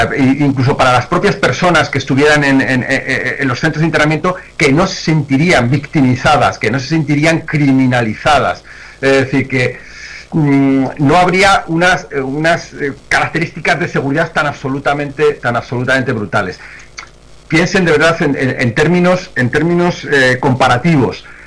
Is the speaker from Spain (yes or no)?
yes; Spain; el mismo miedo que nosotros podemos tener como españoles hoy respecto de Marruecos